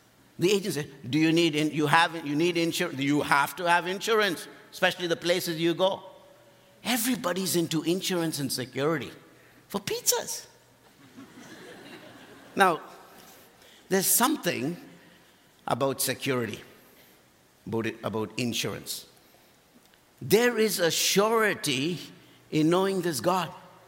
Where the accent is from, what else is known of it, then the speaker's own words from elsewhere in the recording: India; I'm from India, and for years, India was protected.